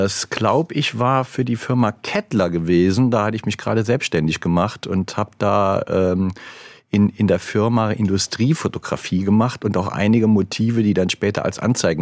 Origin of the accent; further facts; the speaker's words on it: Saarland, Germany; now in Ammerland, Germany; Nee, selbstverständlich habe ich noch Verbindung zum Saarland. Das ist meine alte Heimat und ich habe da sehr viele Freunde noch wohnen, mit denen ich auch im engen Kontakt bin.